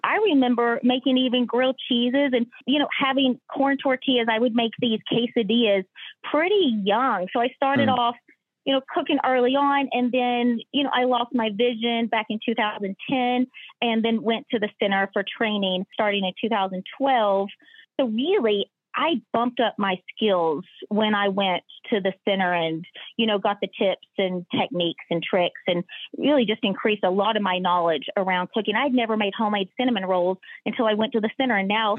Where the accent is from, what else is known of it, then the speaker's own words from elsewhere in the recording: Tennessee, United States; I'm from Tennessee originally.